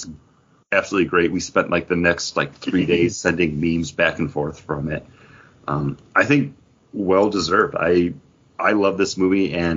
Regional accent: Buffalo, New York, United States; We're all from Buffalo. We all like to talk about beer.

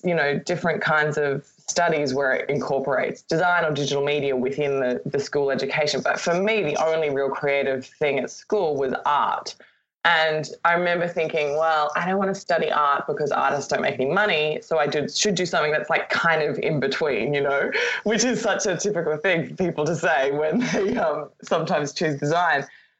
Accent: Australia; I don't think it was even apparent that I was from Australia.

